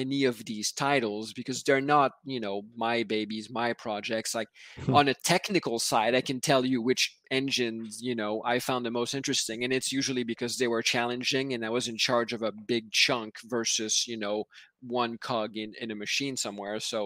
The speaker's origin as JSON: {"language": "English", "country": "Canada", "lives_now": "United States", "said": "as I'm Canadian."}